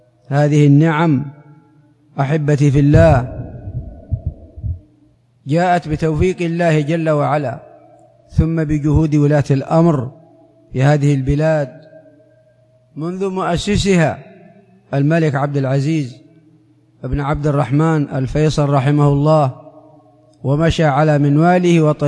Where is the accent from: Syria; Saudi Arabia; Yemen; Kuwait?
Saudi Arabia; بلادنا المملكة العربية السعودية